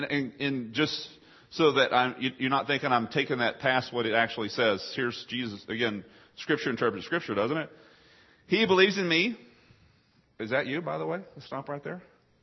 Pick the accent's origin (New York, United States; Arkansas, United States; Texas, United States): Texas, United States; when I grew up in East Texas and fish in ponds, rivers, creeks, stuff like that.